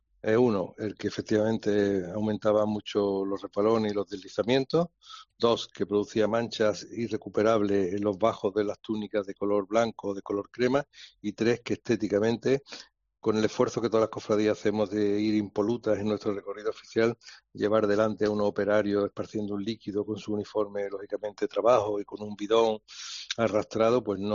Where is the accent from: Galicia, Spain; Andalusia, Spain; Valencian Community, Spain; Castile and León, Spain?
Andalusia, Spain; Málaga; nosotros también somos malagueños, somos ciudadanos y participamos de las calles de la Semana Santa.